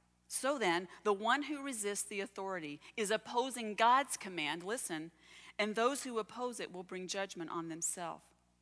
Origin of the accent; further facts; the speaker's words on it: Texas, United States; Now, I grew up in Texas, and there are a lot of things that I'm glad are behind me.